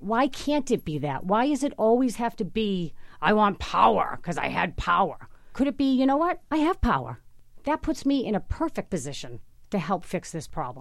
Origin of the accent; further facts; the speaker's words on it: Boston, Massachusetts, United States; That's how I grew up. I grew up in Mission Hill. We had every flavor in my class.